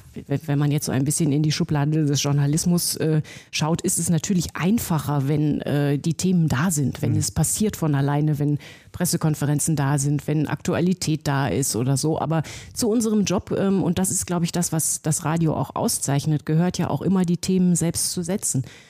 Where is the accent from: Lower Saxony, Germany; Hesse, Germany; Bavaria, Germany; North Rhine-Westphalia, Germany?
North Rhine-Westphalia, Germany; Dortmund; also born or lived in Cologne / Münster; ich bin ja ein NRW-Gewächs. Also ich bin in Köln geboren, ich bin in Dortmund aufgewachsen, ich habe in Münster studiert, bin dann ins Bergische Land.